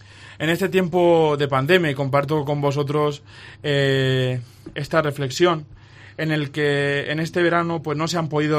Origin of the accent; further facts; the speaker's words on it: Villena, Valencian Community, Spain; Aquí no puedo evitar mencionar a mi pueblo. En Villena